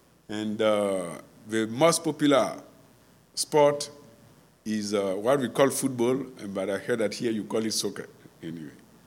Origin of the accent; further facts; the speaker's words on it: Côte d’Ivoire; first language Mbato; English is a second language; I say bonjour because English is my third language. I speak my tribe language, which is Mbato. Then I went to school studying in French because Côte d'Ivoire is a former French colony. Then I did learn English.